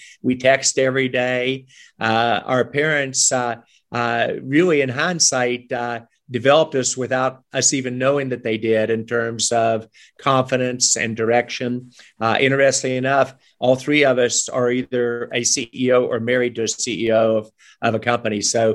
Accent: Cleveland, Ohio, United States; born there; I was born in Cleveland, Ohio. My parents were both out of West Virginia.

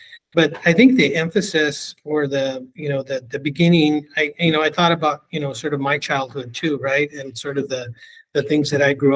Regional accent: Pico Rivera, California, United States; I also had growing up in Pico Rivera, had a strong sort of political background through my brother involved in the Chicano movement.

